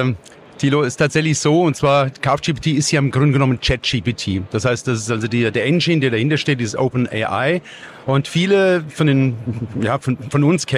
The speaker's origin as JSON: {"language": "German", "region": "Bavaria", "country": "Germany", "tie": "born or raised there", "said": "Ja, gebürtig Unterfranke, komme selber aus dem landwirtschaftlichen Betrieb"}